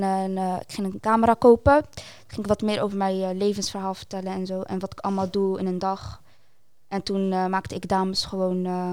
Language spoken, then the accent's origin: Dutch; Rotterdam, South Holland, Netherlands; Ik kom uit Rotterdam. Ik ben daar opgetogen en geboren.